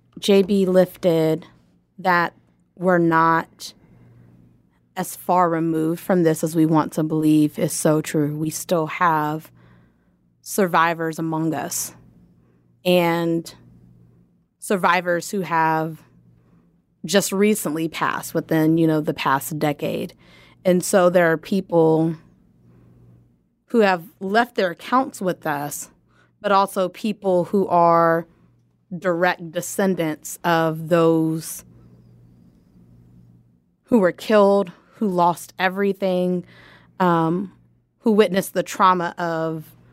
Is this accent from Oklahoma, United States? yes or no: yes; Lawton, Oklahoma, United States; I grew up in Lawton and attended Lawton Public Schools. And I vividly remember my Oklahoma history class